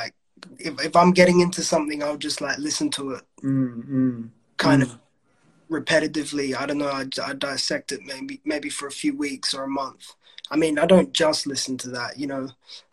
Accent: Adelaide, South Australia, Australia; I'm from Adelaide, South Australia.

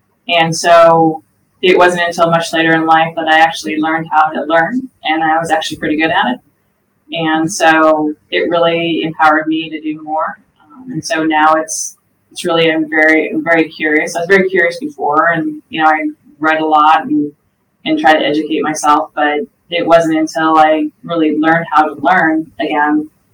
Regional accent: Malibu, California, United States; also born or lived in Santa Monica; Yeah, so I was born in Santa Monica. My family, both my parents were born in the LA area and were raised in the LA area. But we were living in Malibu, of all places

